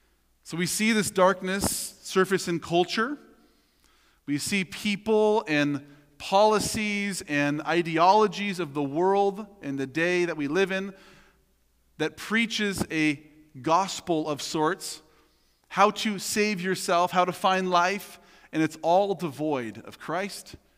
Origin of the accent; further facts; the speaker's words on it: Oregon, United States; I'm from Southern Oregon, and Mount McLaughlin's the big mountain there.